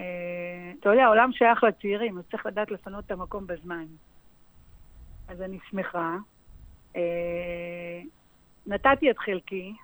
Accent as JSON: {"language": "Hebrew", "town": "Kfar Saba", "region": "Central District", "country": "Israel", "tie": "born or raised there", "said": "אני אוהבת את העיר כפר סבא, נולדתי בה וגדלתי בה"}